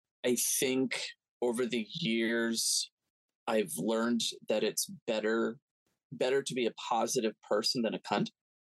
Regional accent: the South, United States; you're a gay man growing up in the South

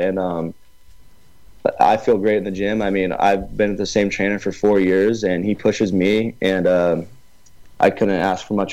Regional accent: Murrieta, California, United States; I'm from Murrieta, California. It's Southern California. It's about 35 minutes from Anaheim, the Anaheim Angels.

